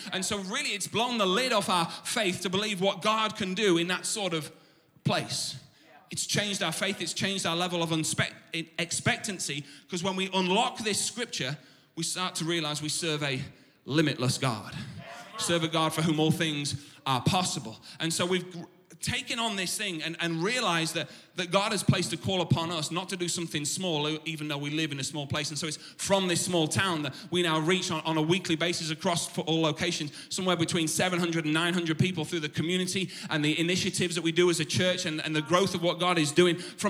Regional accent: Richmond, Yorkshire and the Humber, United Kingdom; And my hometown, where our hub of our church is a town called Richmond in North Yorkshire.

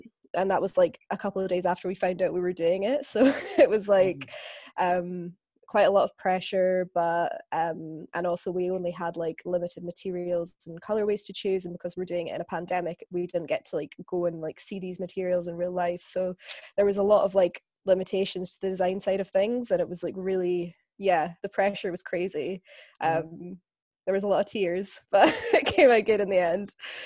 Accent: Scotland, United Kingdom; now in London, United Kingdom; I'm Scottish, but I live in London

